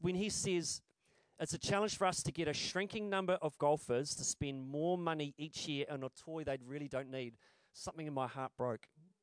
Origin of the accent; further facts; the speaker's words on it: Dannevirke, Manawatū-Whanganui, New Zealand; And because I come from Danevirk, the land of the Viking, I can steal it because that's what we do down there.